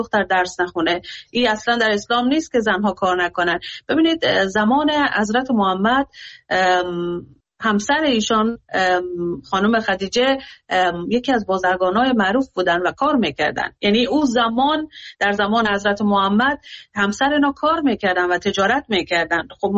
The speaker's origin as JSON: {"language": "Persian", "country": "Afghanistan", "said": "من به عنوان یک افغانستانی دلم برای کشورم میسوزه"}